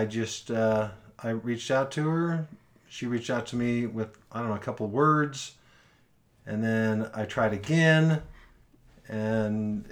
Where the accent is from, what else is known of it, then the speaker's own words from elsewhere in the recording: Seal Beach, California, United States; I am from Seal Beach, California, the most northern beach city in Orange County. Shares a border with Long Beach, California.